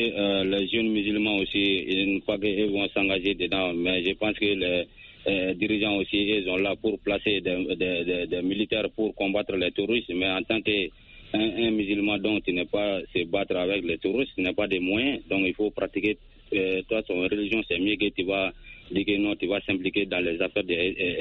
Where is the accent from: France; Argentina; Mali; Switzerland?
Mali; Sonikini, Koulikoro; Voilà, Sonikini.